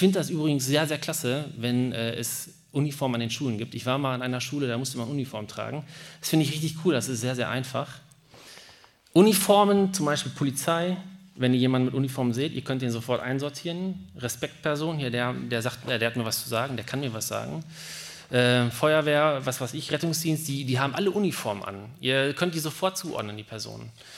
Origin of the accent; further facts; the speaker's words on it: Schlangen, North Rhine-Westphalia, Germany; ich komme aus Schlangen.